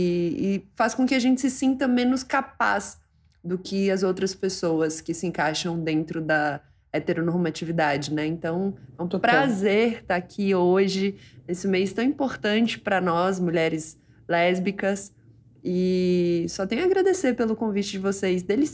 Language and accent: Portuguese; Uberlândia, Minas Gerais, Brazil; Eu sou de Uberlândia.